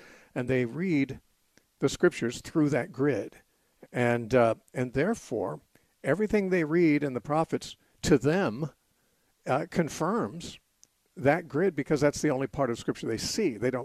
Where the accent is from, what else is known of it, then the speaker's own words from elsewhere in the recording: United States; I don't automatically say, well, whatever America has done, because I'm an American, it's right.